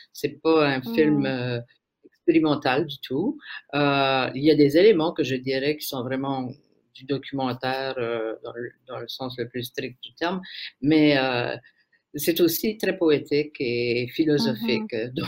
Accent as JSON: {"language": "French", "country": "Canada", "said": "C'est moi qui l'ai fait, moi je suis acadienne."}